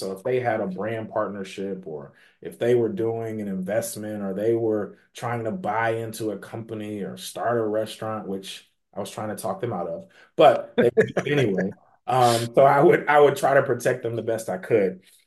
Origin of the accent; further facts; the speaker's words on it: Atlanta, Georgia, United States; So I am an Atlanta kid, not a kid anymore, but I'm from Atlanta, Georgia, here in the United States.